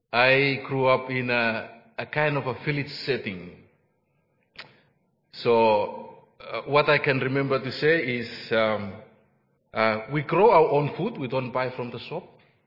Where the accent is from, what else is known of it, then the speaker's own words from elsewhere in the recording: Vanuatu; I'm from Vanuatu.